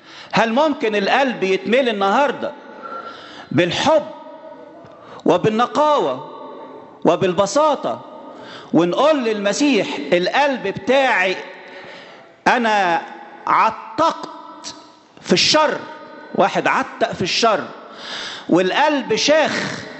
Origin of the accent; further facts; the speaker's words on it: Egypt; في مصر عندنا واحد عملها وعاملين له دير حلو قوي اسمه سمعان الايه الخراز